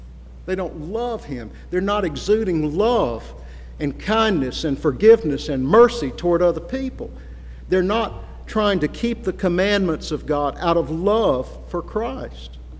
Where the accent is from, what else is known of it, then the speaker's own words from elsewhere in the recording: Gadsden, Alabama, United States; And he actually came through my hometown, Gadsden, Alabama, in the early 20s and held revivals.